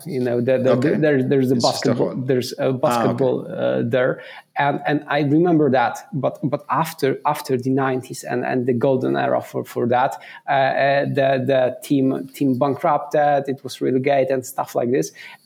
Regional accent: Wrocław, Lower Silesian Voivodeship, Poland; English is a second language; I'm not from Warsaw. I'm from Wrocław. Okay. So that's a city, I think, closer to Berlin, probably. You can also recall the German name for that, which is Breslau.

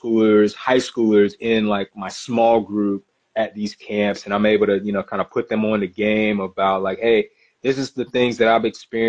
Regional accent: South Carolina, United States; everybody knows I grew up in South Carolina

